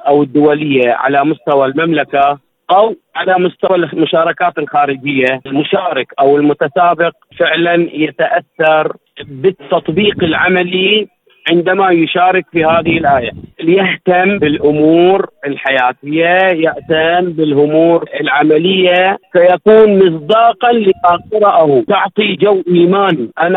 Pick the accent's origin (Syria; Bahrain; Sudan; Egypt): Bahrain; من مملكة البحرين، من مواليد 69